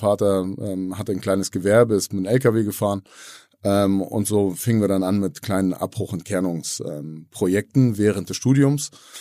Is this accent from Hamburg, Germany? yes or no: yes; Hamburg, Germany; Alle sind hier schon geboren in Hamburg. Die beiden haben sich auch hier in Hamburg kennengelernt. Ja, und so ging die Geschichte los und tatsächlich von uns dreien bin ich der Einzige, der auch immer hier geblieben ist. in Hamburg